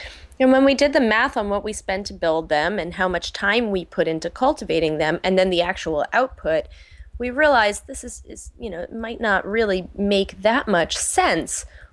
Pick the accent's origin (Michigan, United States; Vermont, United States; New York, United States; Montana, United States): New York, United States; Manhattan; I grew up in the West Village in Manhattan.